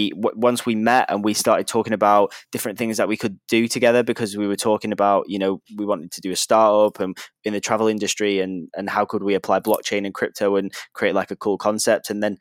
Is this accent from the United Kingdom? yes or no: yes; United Kingdom; now in Vietnam; I'm actually British.